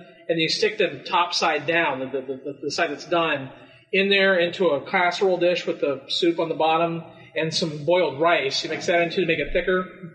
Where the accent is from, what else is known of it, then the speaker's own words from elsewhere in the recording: Westerville, Ohio, United States; I came here from Westerville, Ohio, in my middle school.